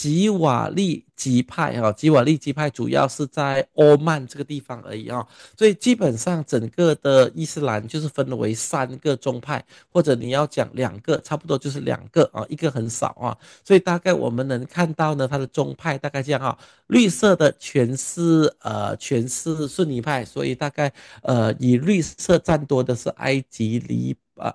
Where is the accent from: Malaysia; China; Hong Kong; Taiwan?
Malaysia; 所以我们马来西亚人都很讨厌他，极其讨厌他